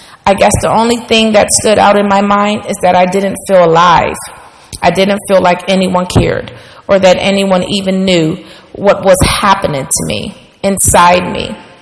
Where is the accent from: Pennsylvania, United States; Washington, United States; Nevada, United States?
Pennsylvania, United States; Homewood; also born or lived in Wilkinsburg; our schools growing up in Homewood and Wilkinsburg.